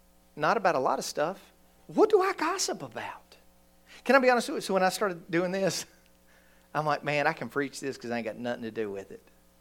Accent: Bristol, Virginia, United States; So I'm from the Bristol, Virginia, Tennessee line, and I have a brother-in-law that's from here.

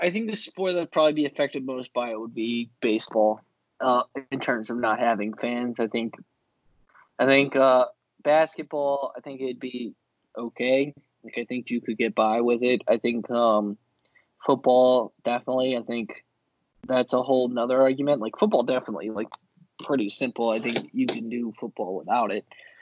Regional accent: Virginia, United States; Obviously, growing up in Virginia, you had Masson, where you could watch Orioles games.

